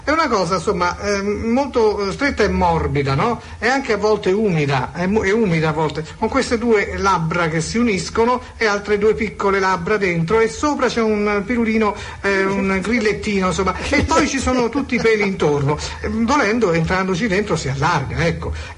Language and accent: Italian; Perugia, Umbria, Italy; Io sono di Perugia.